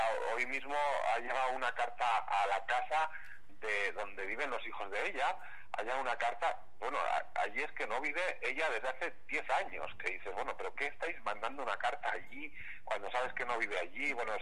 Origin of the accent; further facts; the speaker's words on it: Basque Country, Spain; da la casualidad que yo soy vasco y igual soy más cabezón de lo habitual